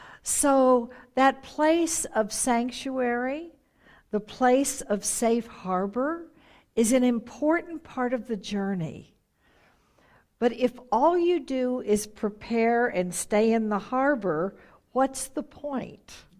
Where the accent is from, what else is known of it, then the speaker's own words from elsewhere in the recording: Texas, United States; I loved it when I grew up in Texas and we lived on the coast the last 2 years of high school.